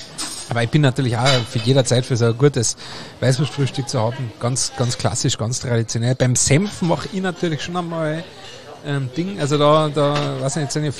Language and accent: German; Austria; als Österreicher bin ich ja schon immer sehr senfaffin gewesen.